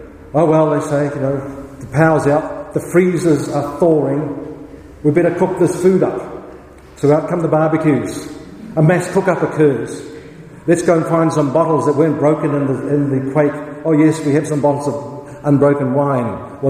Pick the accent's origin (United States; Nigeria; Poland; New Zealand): New Zealand; As you know, I come from New Zealand.